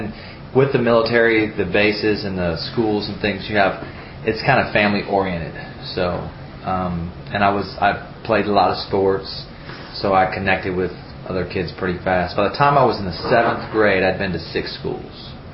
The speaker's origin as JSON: {"language": "English", "town": "Asmara", "region": "Maekel", "country": "Eritrea", "tie": "born there", "said": "My father was in the military, Army, so he traveled quite a bit. I was born in Africa."}